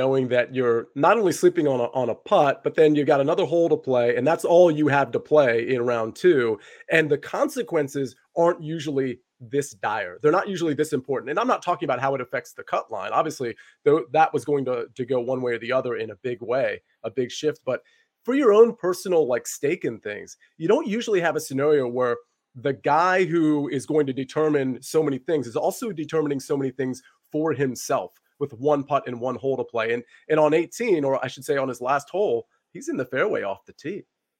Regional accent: Virginia, United States; I'm from Northern Virginia, the DC area.

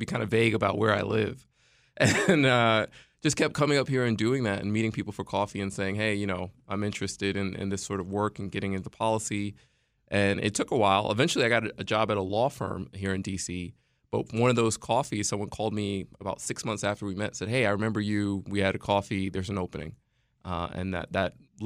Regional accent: Brooklyn, New York, United States; also born or lived in Virginia, United States; I grew up in Brooklyn, New York for the most part, but my parents moved down to the Virginia area when I was like seven.

